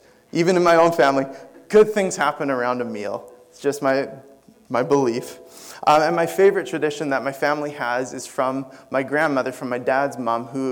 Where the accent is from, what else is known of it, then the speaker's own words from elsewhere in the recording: West Kelowna, British Columbia, Canada; I was born and raised in West Kelowna, so it's not that far away. I feel like I'm homegrown in the Okanagan.